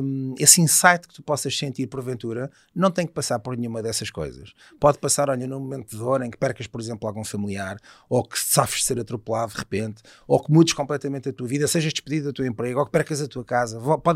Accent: Oeiras, Lisbon, Portugal; portanto eu sou de Oeiras, ela morava em Carcavelos, combinámos um encontro e tal.

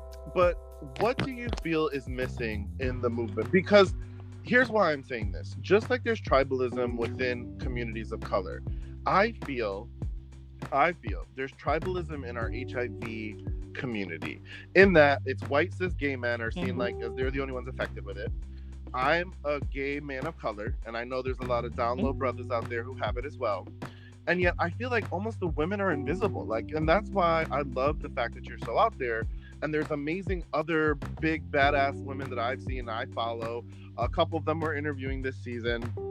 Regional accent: Waterbury, Connecticut, United States; I was raised in Connecticut, Waterbury, Connecticut, the poorest city.

